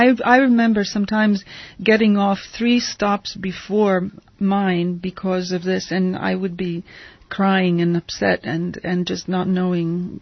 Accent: Italy; English is a second language; When I was growing up in Italy, it was a problem for a growing adolescent girl

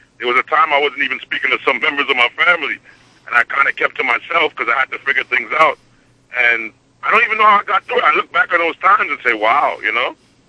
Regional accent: Brooklyn, New York, United States; Honestly, I had the luxury of growing up in Brooklyn, New York, and growing up around different cultures, not just Caribbean, you know, Italians, you know, Irish people

